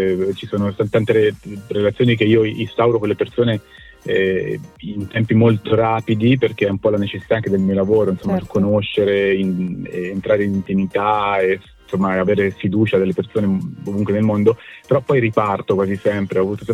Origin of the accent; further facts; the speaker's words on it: Tuscany, Italy; now in Milan, Italy; io sono toscano, ma la maggior parte del tempo la passo a Milano, dove vivo in realtà